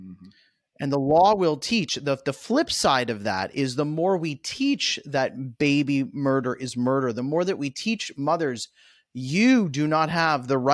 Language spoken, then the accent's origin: English; United States; as an American